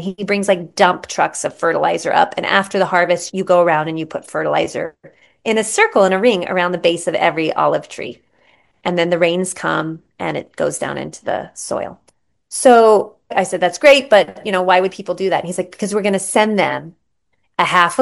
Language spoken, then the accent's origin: English; United States; now in Palestine; I know, as an American, that was always like, that's a crazy amount.